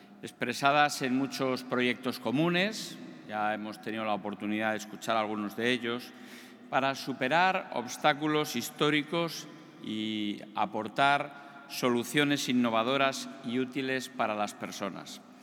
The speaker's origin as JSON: {"language": "Spanish", "town": "Salamanca", "region": "Castile and León", "country": "Spain", "said": "yo que soy de Salamanca, cuando vengo a Portugal siempre me encuentro en mi casa"}